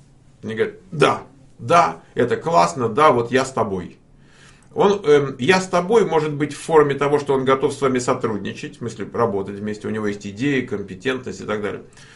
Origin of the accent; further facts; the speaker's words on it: Moscow, Russia; я из Москвы, понимаете, я ни сыростью, ни снегом, там, ни слякотью, ничем таким меня, знаете, не напугать.